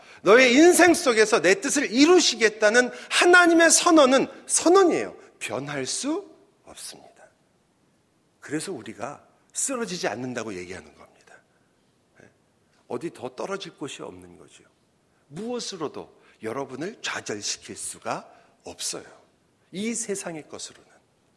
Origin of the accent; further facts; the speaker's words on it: United States; Korean is a second language; 제가 미국에서 왔다는 걸 증명하기 위해서